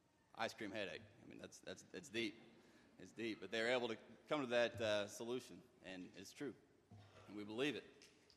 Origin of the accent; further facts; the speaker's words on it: Hays, Kansas, United States; I'm from Hayes, Kansas, and I get to spend the summer here with you guys.